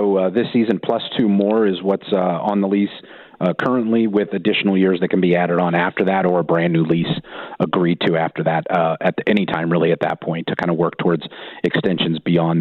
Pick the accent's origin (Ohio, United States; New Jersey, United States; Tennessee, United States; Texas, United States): Ohio, United States; Cleveland; I grew up in Cleveland, Ohio, so I experienced that firsthand on the football side of things when the Browns left town.